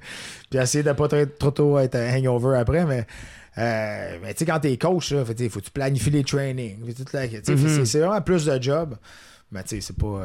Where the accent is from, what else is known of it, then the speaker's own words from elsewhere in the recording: Rimouski, Quebec, Canada; Non, non. Moi, je viens de Rimouski.